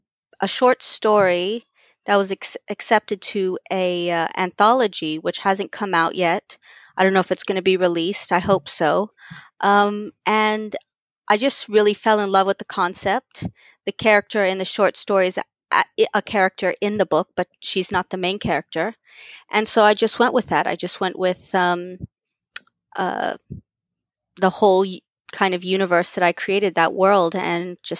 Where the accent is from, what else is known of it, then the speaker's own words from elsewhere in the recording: Texas, United States; and it's set in Texas. Which is my home state.